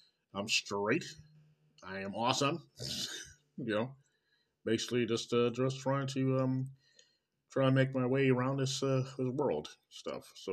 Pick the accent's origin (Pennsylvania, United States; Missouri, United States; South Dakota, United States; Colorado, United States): Missouri, United States; Kansas City; Coming directly from Kansas City, Missouri, my hometown.